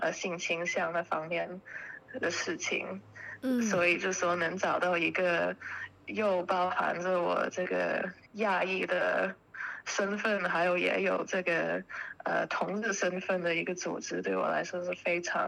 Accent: Australia; 因为我们从小都是在澳洲社会里

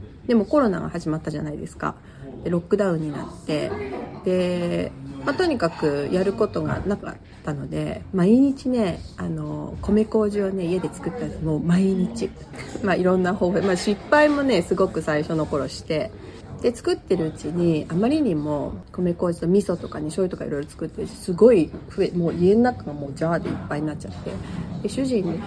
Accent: Suwa, Nagano, Japan; 私長野県の諏訪出身なんですけども、私のおばあちゃんがね伊那の出身で

